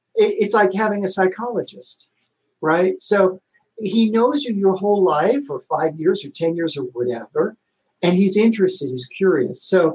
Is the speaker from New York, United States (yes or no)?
yes; Elmhurst, New York, United States; But one of the things growing up in Elmhurst, Queens, in the shadow of Manhattan, the New York experience is that you have a pizza man.